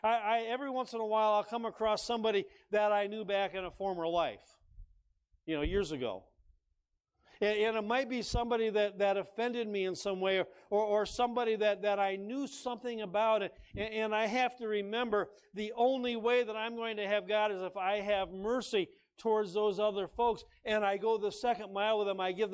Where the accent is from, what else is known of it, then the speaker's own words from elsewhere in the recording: Detroit, Michigan, United States; We're from the Detroit, Michigan area, and there was a huge salt mines under that area.